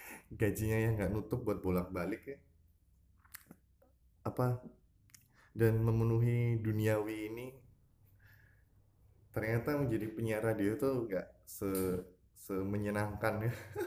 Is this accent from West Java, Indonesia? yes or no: no; Purbalingga, Central Java, Indonesia; Saya dari Purbalingga gitu.